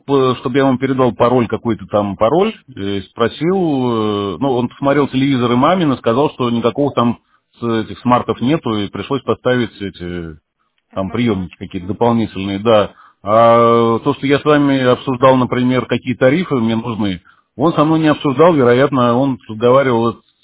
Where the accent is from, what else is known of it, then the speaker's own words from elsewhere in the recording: Tyumen, Tyumen Oblast, Russia; Я из Тюмени.